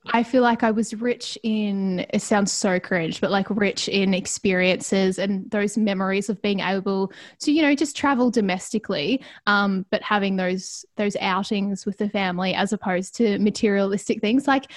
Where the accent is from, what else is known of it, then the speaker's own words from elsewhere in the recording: Ballarat, Victoria, Australia; I grew up in Ballarat. Family, mum, dad, got a twin sister, got an older sister, an older brother. So it was the 4 of us kids growing up in, yeah, regional Victoria.